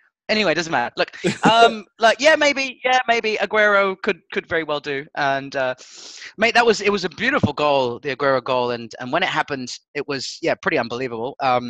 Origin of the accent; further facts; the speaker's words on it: Portugal; No, I grew up in Portugal.